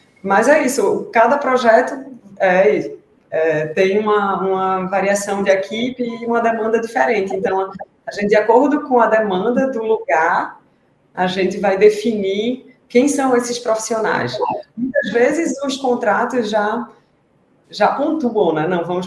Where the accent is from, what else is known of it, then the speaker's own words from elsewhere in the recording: Pernambuco, Brazil; also born or lived in Barcelona; now in São Paulo, Brazil; porque a gente saiu de Pernambuco, foi para Barcelona, né, sempre capitais, né, muito urbanas, veio para São Paulo, a mais urbana de todas